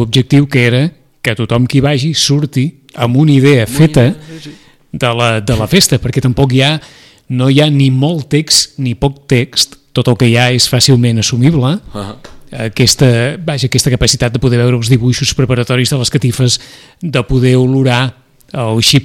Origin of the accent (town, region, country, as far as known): Sitges, Catalonia, Spain; born or raised there